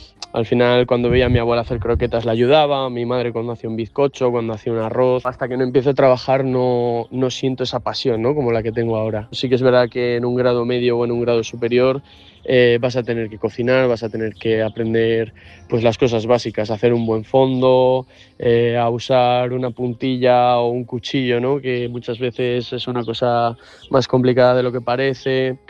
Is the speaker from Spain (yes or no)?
yes; Tudela de Duero, Castile and León, Spain; soy de Tudela de Duero, un pueblo de Valladolid. Tengo 25 años